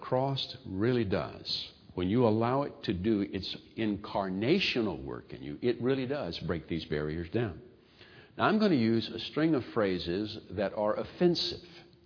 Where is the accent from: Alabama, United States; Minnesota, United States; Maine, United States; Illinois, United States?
Alabama, United States; Mobile; When I was growing up in Mobile, Alabama, and the scripture, whosoever will may come, was used, we knew that whosoever come must be white.